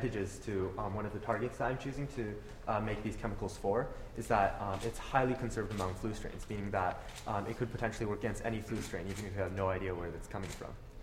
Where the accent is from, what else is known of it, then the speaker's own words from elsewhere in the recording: San Diego, California, United States; I'm from San Diego.